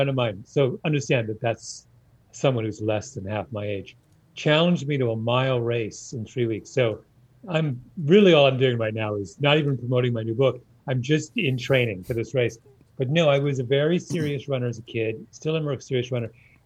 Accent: Canada; I'm Canadian, so I should be a Raptors fan

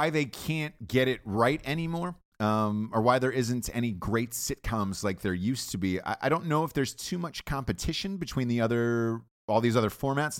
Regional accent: Atlanta, Georgia, United States; But I grew up in Atlanta.

